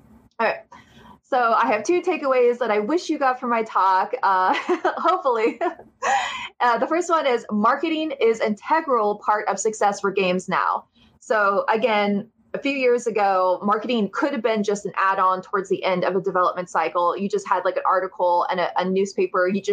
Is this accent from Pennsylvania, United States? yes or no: no; Ohio, United States; So I'm from Ohio, which is kind of like, I talk to other people in other countries and I feel a kinship to them, because when you're not on the West Coast